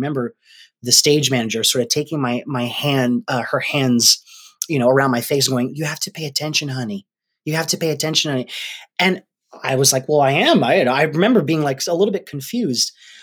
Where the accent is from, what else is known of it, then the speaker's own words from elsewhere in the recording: Rhode Island, United States; We're from Rhode Island.